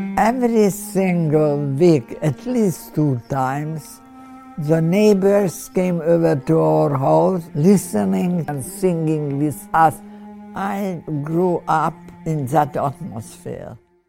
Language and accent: English; Hungary; born there; English is a second language; I was born in Hungary, 1925.